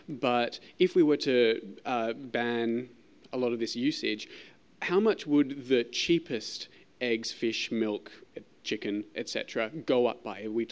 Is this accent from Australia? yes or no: yes; Australia; and I'm an Australian.